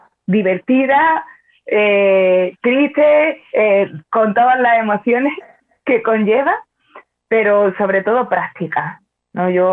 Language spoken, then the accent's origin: Spanish; Granada, Andalusia, Spain; soy de Granada, de España